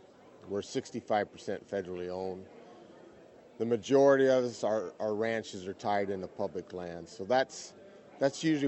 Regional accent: Mountain Home, Idaho, United States; I'm from Idaho, a little town called Mountain Home, which is south of Boise.

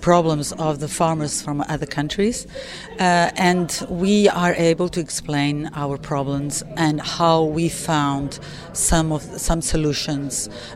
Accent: Portugal; I'm from Portugal in Europe.

